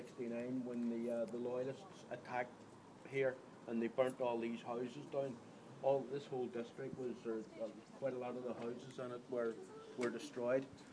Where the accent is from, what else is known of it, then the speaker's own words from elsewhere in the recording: Derry, Northern Ireland, United Kingdom; now in Belfast, United Kingdom; I'm a former Republican prisoner. I'm originally from Derry City, and when I was released from prison in 1992, I came to live here in West Belfast.